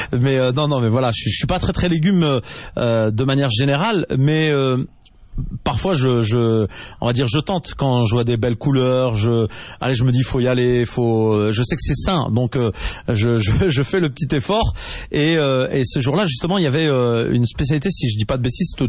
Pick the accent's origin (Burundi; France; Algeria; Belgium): France; Nantes, Pays de la Loire; on est de Nantes à la base, donc on a un jardin là